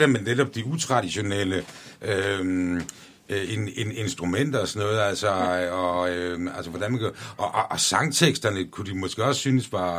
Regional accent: Region of Southern Denmark, Denmark; Nu er jeg selv fynbo, så ja.

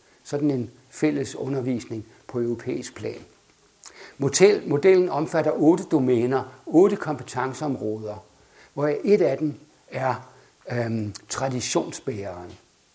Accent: Mulbjerg, Central Denmark Region, Denmark; og … fra Mulbjerg

